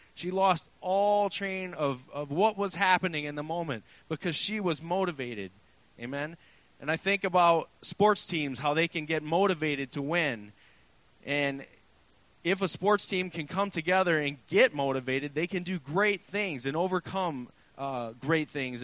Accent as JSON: {"language": "English", "region": "Texas", "country": "United States", "tie": "born there", "said": "I was born in Texas. I was born to my mother and father who were very hardworking, loving parents who loved God"}